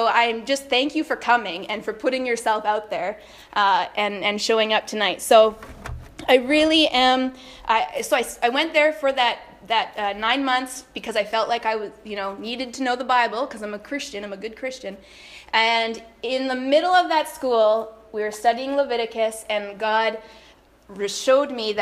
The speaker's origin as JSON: {"language": "English", "town": "Niverville", "region": "Manitoba", "country": "Canada", "tie": "born or raised there", "said": "I grew up in Niverville. Ever since I was about 2 years old, we lived right next door, actually, so it's perfect."}